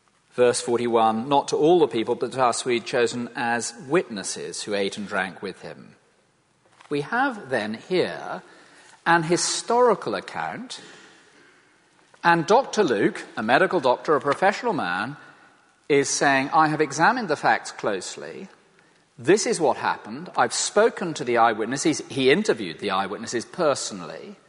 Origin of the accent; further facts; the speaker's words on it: England, United Kingdom; of course I'm a Christian. I'm English.